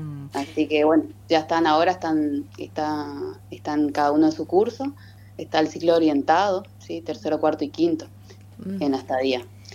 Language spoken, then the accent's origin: Spanish; Andresito, Misiones, Argentina; Yo en realidad trabajo acá, pero soy de Andresito en realidad.